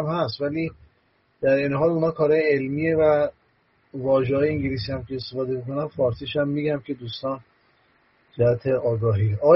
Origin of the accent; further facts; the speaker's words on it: Gilan, Iran; من اصلا گیلانی هستم، شمالی هستم.